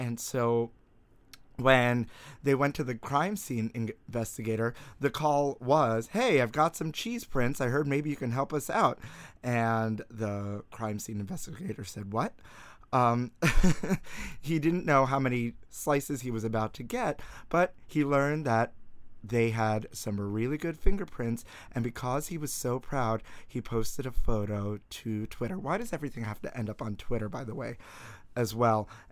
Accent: Brooklyn, New York, United States; I've never TP'd a house or anything, but I grew up in Brooklyn. We'd be murdered.

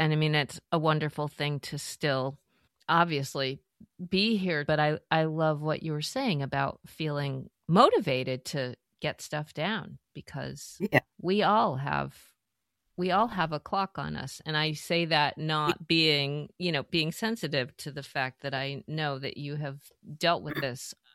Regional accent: Massachusetts, United States; the place where I grew up, which was a small, or I shouldn't say small, like a mid-sized central Massachusetts town. Very French Canadian, Catholic, almost everyone in the town.

